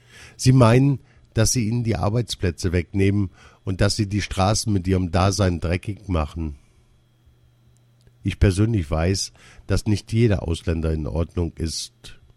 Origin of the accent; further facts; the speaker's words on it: Essen, North Rhine-Westphalia, Germany; Ich bin 17 Jahre alt und wohne in Essen. Mein Herkunftsland ist der Libanon. Ich bin aber in Essen geboren und aufgewachsen. Hier zu leben ist für mich sehr schwer.